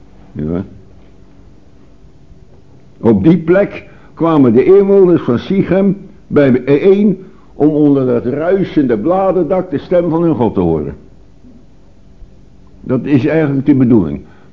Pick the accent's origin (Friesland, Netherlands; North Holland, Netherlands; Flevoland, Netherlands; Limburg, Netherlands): Limburg, Netherlands; Zoals iemand bij ons in Limburg ook een Hollander kan genoemd worden.